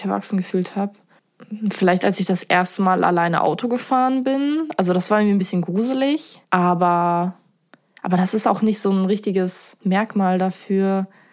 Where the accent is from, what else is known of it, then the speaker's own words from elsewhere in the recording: Bremen, Germany; Also ich bin ja Bremerin